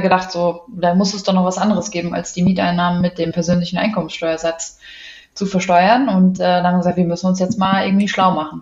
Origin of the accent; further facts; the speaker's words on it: Wiesbaden, Hesse, Germany; bin aus Wiesbaden, wohne auch in Wiesbaden